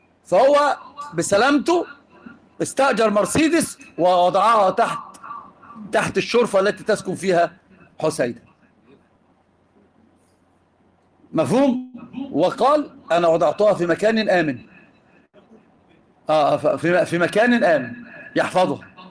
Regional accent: Egypt; فجابوها بالوصف عندنا في مصر زنانه

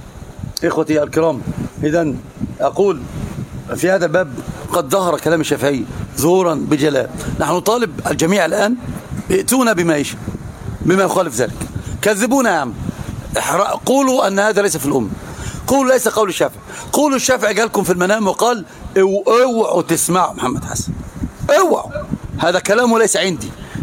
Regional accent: Egypt; كنت أنا بكلم لغة عربية ما يعرفنيش أنا مصري، قلت له مصري

